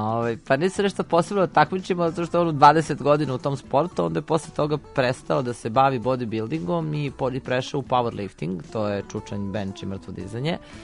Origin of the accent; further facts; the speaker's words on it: Serbia; ja sam iz Srbije